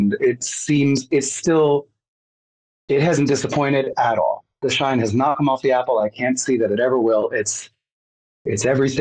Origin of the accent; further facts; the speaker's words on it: New Jersey, United States; I grew up in North Jersey, just across the river from Manhattan